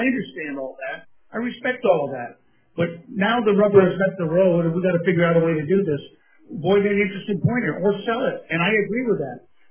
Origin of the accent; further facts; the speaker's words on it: Tucson, Arizona, United States; A lot of stuff in Tucson. I'm from Tucson. That's historical.